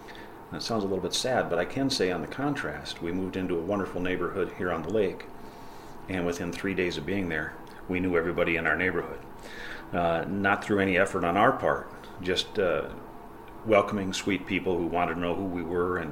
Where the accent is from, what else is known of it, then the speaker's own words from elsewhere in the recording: Minnesota, United States; But I grew up in Minnesota and ran marinas in the northern Minnesota area for my entire life.